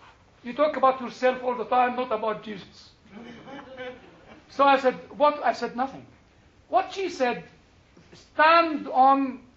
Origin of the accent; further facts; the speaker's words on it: Egypt; I said, yes, I come from the Stone Age civilization. You know, and you have seen the pyramids, you know. That's the only thing we have in Egypt.